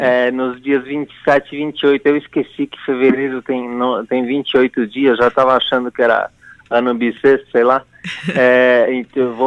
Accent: Bolivia; Eu sou boliviano

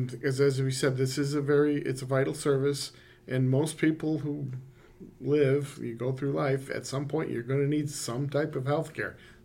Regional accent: Rochester, United States; I was born and raised in Rochester.

